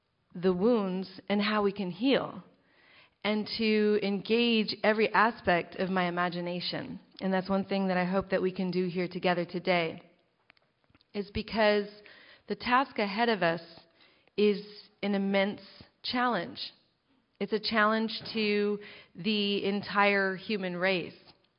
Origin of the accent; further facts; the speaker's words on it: California, United States; born there; now in Oakland, United States; I was born on Ramaytush Ohlone territory, which is the peninsula north of here. And I live now in Chechenyo Ohlone territory, in the area known as the territory of Huchin, now known as Oakland.